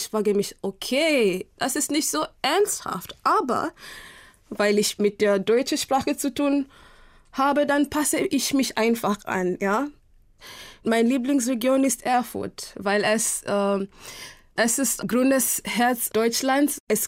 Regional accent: Kenya; German is a second language; denn ich komme aus Kenia und wir machen unser Essen ein bisschen scharf.

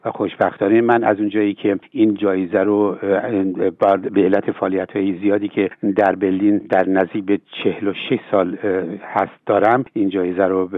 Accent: Iran; به عنوان یک ایرانی اول زبانتون یاد بگیرین

